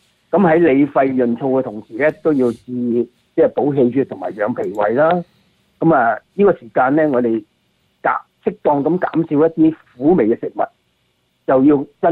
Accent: China; 因为我哋都系呢个炎黄子孙啊，中国人，我系中国人，

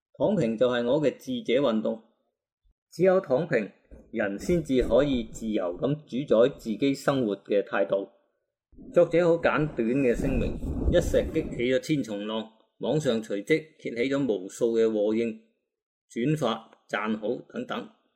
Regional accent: Guangdong, China; 即是我哋广东人叫嘅扶住个碌啊

